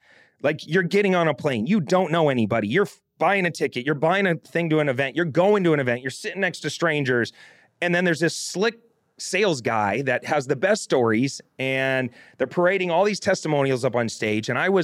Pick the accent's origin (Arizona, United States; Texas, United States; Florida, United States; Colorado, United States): Arizona, United States; I'm a dumbass from Arizona who joined the Navy and gets on a ship and throws up all over the place.